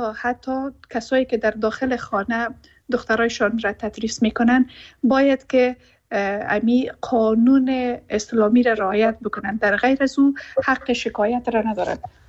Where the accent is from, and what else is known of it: Afghanistan